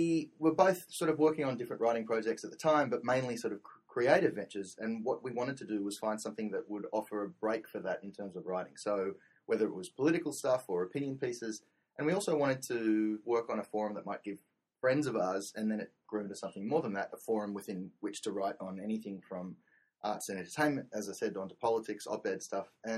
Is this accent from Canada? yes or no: no; Australia; moved away as an adult; now in New York, United States; So I'm an Australian, as you can tell by my accent, living here in New York. I've been 12 years in the US